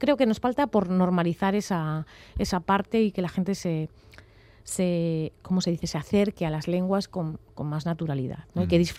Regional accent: Cedeira, Galicia, Spain; a mi tierra, sí

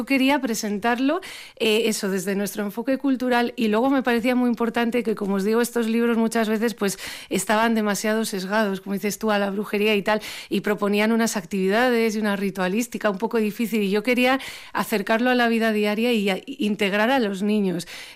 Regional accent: Basque Country, Spain; nosotros como vascos tenemos un bagaje, nuestro idioma, el euskera, nuestras tradiciones

